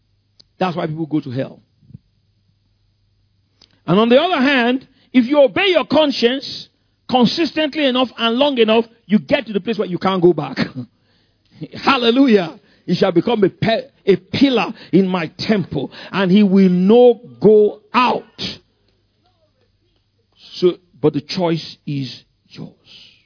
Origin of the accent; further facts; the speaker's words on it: Ikoyi, Lagos, Nigeria; I wanted to go to London, like all my friends, everybody in Ikoyi. I grew up in Ikoyi, Victoria Island.